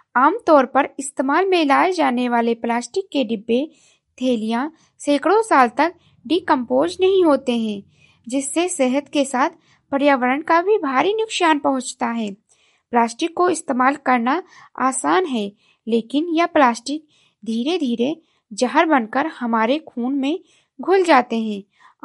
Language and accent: Hindi; Gonda, Uttar Pradesh, India; और मैं गोंडा जिले से हूँ।